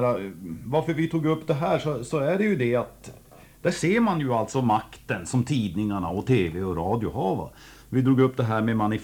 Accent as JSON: {"language": "Swedish", "country": "Sweden", "said": "och vi svenskar, vi är egentligen inte svenskar"}